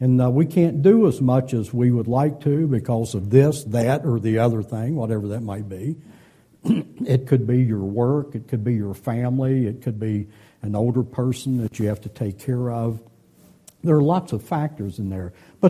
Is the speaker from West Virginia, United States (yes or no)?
yes; West Virginia, United States; moved away as an adult; I'm a country boy. I grew up in Boone County, West Virginia, up in the head of a holler.